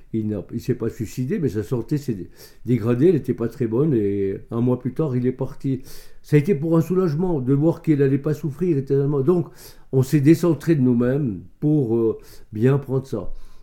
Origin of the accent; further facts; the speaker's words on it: Sion, Valais, Switzerland; je suis né à Sion, où mes parents tenaient un café. C'était le café de la brasserie valaisanne. Dans la brasserie même, on fait la bière. Et de la première année jusqu'à mes 12 ans, en 1962, on habitait là.